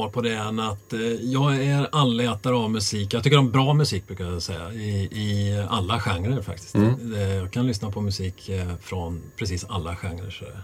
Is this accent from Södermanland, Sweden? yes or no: no; Västra Götaland County, Sweden; Och ta mig an en hel kommun, liksom hemma i Skaraborg tillsammans med övriga Skaraborg lockade.